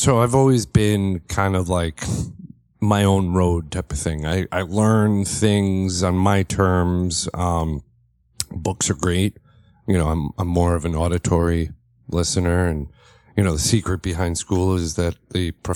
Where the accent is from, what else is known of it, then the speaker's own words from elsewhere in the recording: Brooklyn, New York, United States; born there; When I was born in Brooklyn, New York.